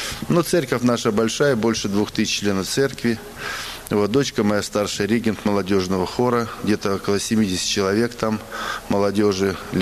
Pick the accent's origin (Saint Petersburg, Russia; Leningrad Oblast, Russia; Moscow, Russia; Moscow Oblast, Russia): Saint Petersburg, Russia; born there; я родился в Санкт-Петербурге, в бывшем Ленинграде. Родился в 52-м году.